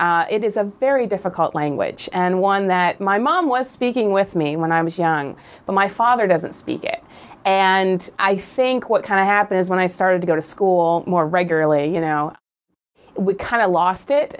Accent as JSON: {"language": "English", "region": "Louisiana", "country": "United States", "tie": "born there", "also_born_or_lived": "Northeastern Seaboard / Midwest", "said": "Well, I was born in Louisiana, but yeah, I hadn't really lived in the Deep South. Not on the West Coast at all. So yeah, pretty much Eastern Seaboard."}